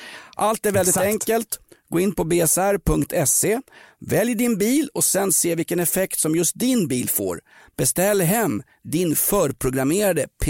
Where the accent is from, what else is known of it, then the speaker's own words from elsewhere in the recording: Aspudden, Stockholm County, Sweden; Ska jag ta fram min gamla gitarr och sjunga lite … från hemma i Aspudden, vet du?